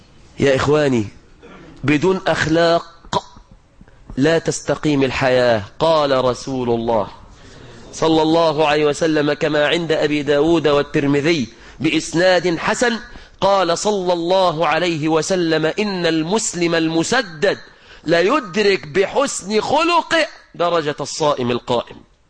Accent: Egypt

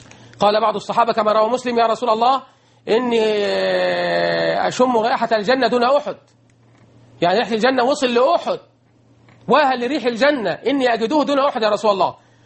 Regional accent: Egypt; كتب الحديث اللي في أوروبا محفوظة، كما عندنا في مصر، كما في الأزهر

